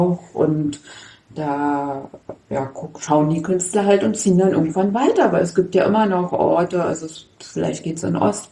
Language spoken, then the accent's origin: German; Berlin, Germany; Als Berlinerin muss ich über manche Sachen schmunzeln